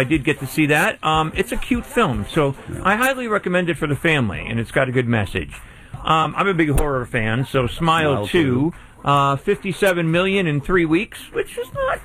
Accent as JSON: {"language": "English", "country": "Poland", "said": "because I'm from Poland."}